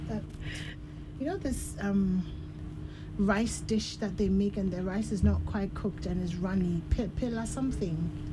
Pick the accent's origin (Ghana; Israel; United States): Ghana; I mean, we're all Ghanaian, right?